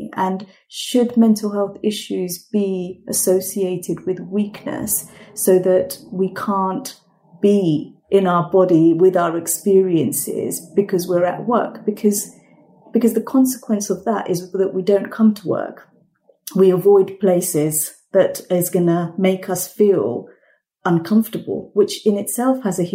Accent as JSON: {"language": "English", "country": "United Kingdom", "said": "You know, I'm from a British Bangladeshi Muslim culture, family background, and you know, being married more than once in my community is a huge stigma"}